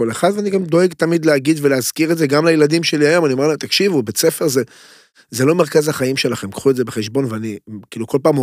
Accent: Pardes Katz, Tel Aviv District, Israel; גדלתי בפרדסקאט, אז רמת גן וכאלה, או תל אביב קרוב

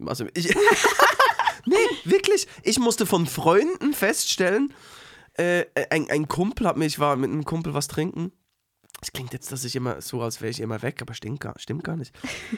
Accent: Uetendorf, Bern, Switzerland; Uetendorf.

